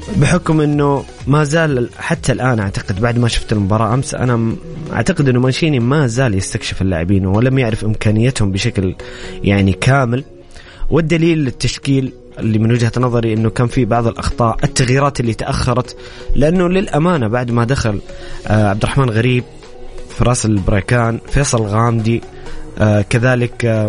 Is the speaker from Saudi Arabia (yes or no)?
yes; Saudi Arabia; كلنا كسعوديين كجمهور وعشاق للمنتخب السعودي